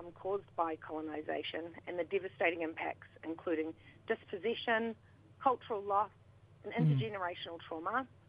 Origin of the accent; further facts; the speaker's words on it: New Zealand; I am a Māori woman. I'm Ngāpuhi. I'm from Aotearoa in New Zealand.